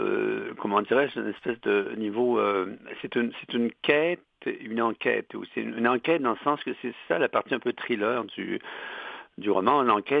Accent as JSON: {"language": "French", "region": "Quebec", "country": "Canada", "tie": "born or raised there", "said": "mon enfance dans le Bas-Saint-Laurent."}